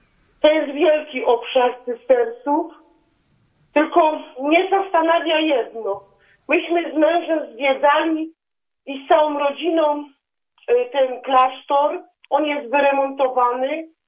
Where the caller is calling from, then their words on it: Ruda Śląska, Silesian Voivodeship, Poland; Ja jestem z Górnego Śląska, z Cystersów w Rudzie Śląskiej.